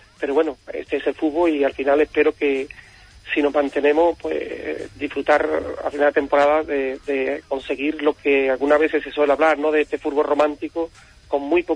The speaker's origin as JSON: {"language": "Spanish", "town": "Rociana del Condado", "region": "Andalusia", "country": "Spain", "said": "me preguntaron de dónde eres y dije soy de Rosiana"}